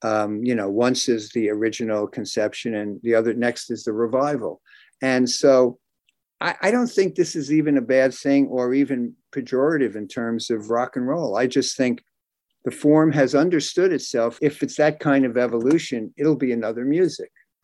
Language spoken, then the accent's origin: English; Brooklyn, New York, United States; I grew up in Brooklyn, so my original rock and roll was seeing the older kids on the corner hitting notes